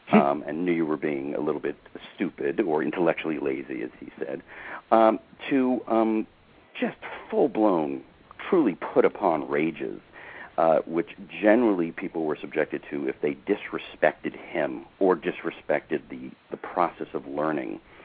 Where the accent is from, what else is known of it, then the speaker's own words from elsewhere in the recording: New York, United States; this underconfident, schlubby teenager growing up outside of New York City